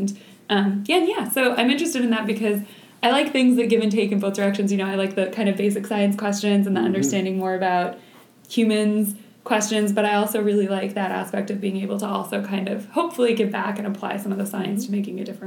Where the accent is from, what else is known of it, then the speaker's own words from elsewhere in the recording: Toronto, Ontario, Canada; And so I was lucky that I grew up in Toronto, which is a big city